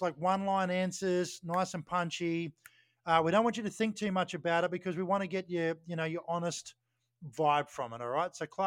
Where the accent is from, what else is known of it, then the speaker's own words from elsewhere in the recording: Australia; Remember, we're Australian filmmakers here. We don't have a lot of money